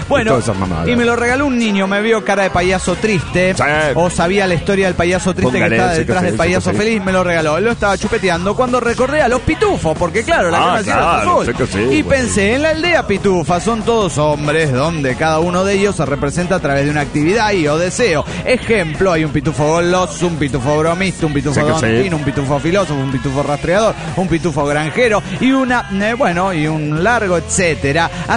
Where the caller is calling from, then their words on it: Golden, Colorado, United States; de Golden Colorado.